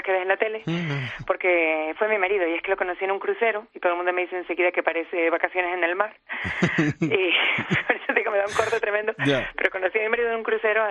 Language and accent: Spanish; Santa Cruz de Tenerife, Canary Islands, Spain; Soy canaria, de Santa Cruz de Tenerife, como decimos aquí, chicharrera.